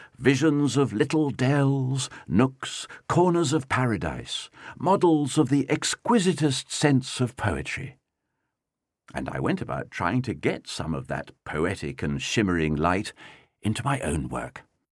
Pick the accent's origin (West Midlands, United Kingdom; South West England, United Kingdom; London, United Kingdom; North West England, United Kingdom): London, United Kingdom; born there; I was born in London, just off the Old Kent Road, so I cannot claim to be a countryman.